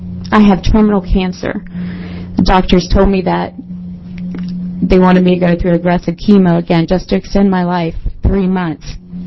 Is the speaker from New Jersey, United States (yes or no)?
no; Dexter, Oregon, United States; I am from Dexter, Oregon.